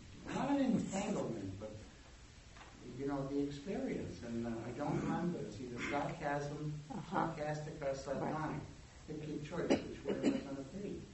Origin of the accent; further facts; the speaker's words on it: Brockton, Massachusetts, United States; I say, I'm from Brockton.